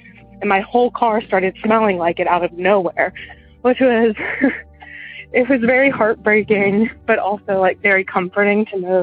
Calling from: Maryland, United States; I'm calling from Western Maryland.

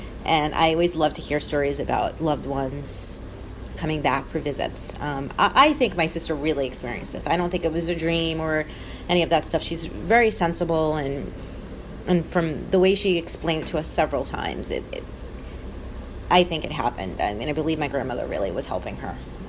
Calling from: New York, United States; I'm calling from New York.

